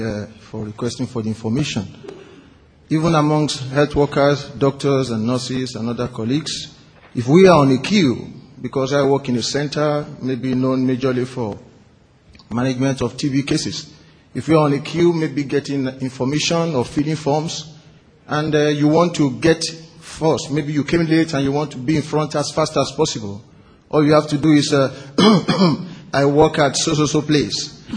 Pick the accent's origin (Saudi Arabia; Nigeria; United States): Nigeria; Thank you. … from Nigeria.